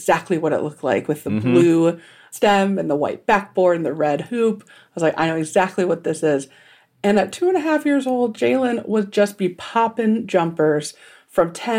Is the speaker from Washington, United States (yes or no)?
no; Indiana, United States; different from where I grew up in Indiana, where you have schools versus schools.